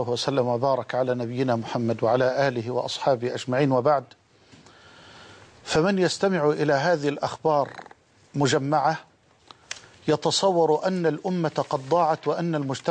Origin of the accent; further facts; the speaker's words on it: Egypt; بملايين البشر ممن يعيشون في بلدنا مصر